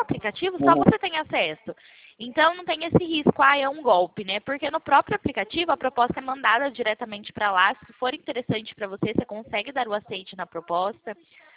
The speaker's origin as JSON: {"language": "Portuguese", "region": "São Paulo", "country": "Brazil", "said": "eu sou de São Paulo."}